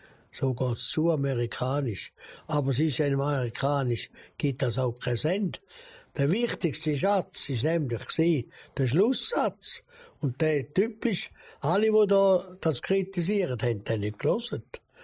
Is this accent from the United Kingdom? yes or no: no; Switzerland; du kommst mit einem oder zwei als Schweizer.